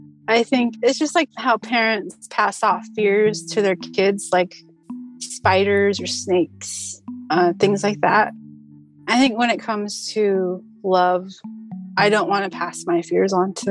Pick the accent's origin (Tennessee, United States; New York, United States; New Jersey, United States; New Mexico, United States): New Mexico, United States; And this is my original Valentine's Day story. I grew up in New Mexico